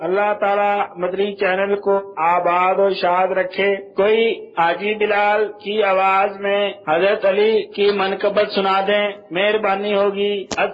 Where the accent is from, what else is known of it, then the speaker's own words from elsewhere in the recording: Multan, Punjab, Pakistan; میرا تعلق ملتان سے ہے.